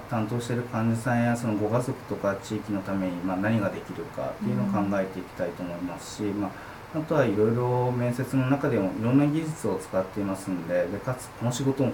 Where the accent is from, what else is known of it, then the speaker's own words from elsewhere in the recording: Hiroshima, Japan; 大学も広島